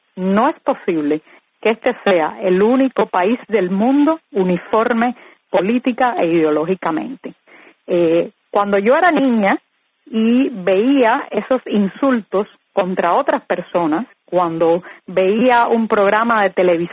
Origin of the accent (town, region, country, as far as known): Cuba